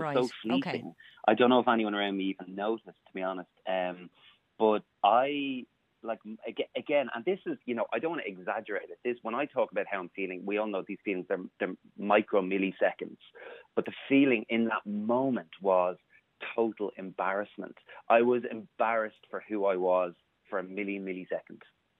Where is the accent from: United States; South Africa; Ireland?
Ireland; Dublin, Leinster; one of the most horrific experiences I had as a young gay guy growing up in Dublin